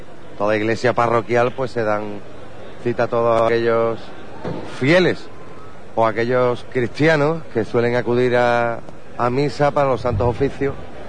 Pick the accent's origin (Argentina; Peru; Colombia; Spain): Spain; Jerez de la Frontera, Andalusia; el instinto que tenemos como jerezano y como andaluces